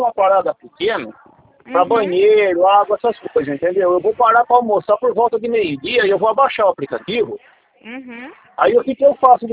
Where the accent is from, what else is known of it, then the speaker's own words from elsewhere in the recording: Araras, São Paulo, Brazil; Eu sou de Araras